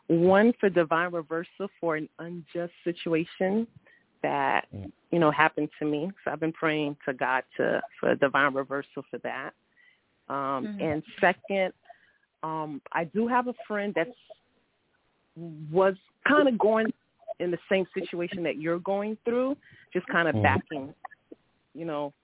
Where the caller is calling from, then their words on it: Miami, Florida, United States; from Miami, Florida.